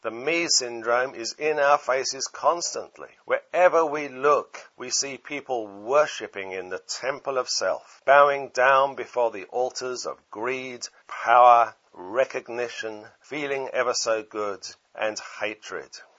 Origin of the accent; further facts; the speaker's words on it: England, United Kingdom; I have to apologize for being an Englishman.